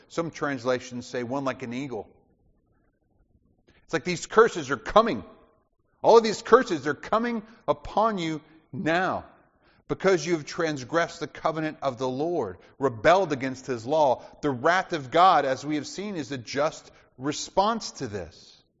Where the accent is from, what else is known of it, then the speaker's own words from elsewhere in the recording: Alabama, United States; I do remember growing up in Alabama, being out in the woods, and you come across a fresh blackberry bush.